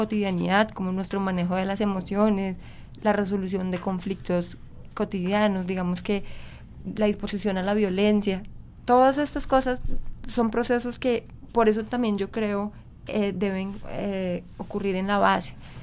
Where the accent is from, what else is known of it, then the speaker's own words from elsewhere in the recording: Colombia; como colombianos estamos en un momento de transformación